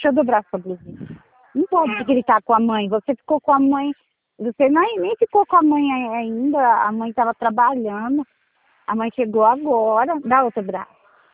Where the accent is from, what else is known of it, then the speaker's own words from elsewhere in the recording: Sumaré, São Paulo, Brazil; Eu sou de Sumaré e de Hortolândia.